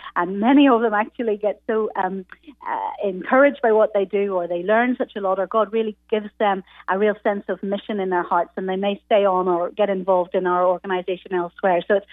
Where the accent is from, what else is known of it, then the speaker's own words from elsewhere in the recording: Northern Ireland, United Kingdom; I'm from Northern Ireland. So, yes, part of the UK.